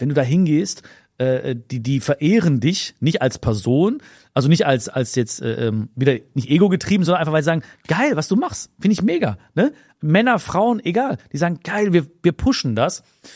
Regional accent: Germany; ich liebe Deutschland, ne? Das ist mein Heimatland. Ne? Ich bin hier geboren, ich bin so dankbar, dass meine Mama mit 17 hier hingekommen ist.

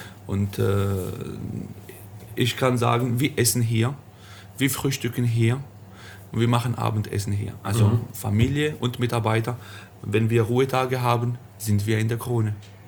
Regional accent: Italy; German is a second language; Und Italien, meine Heimat.

